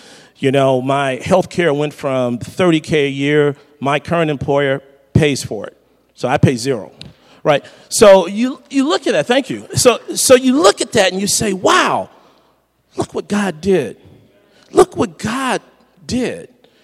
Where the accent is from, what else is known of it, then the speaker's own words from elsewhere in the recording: Detroit, Michigan, United States; they don't know I grew up in Detroit. But I'm from Detroit, Motown. I'll be that in my heart forever.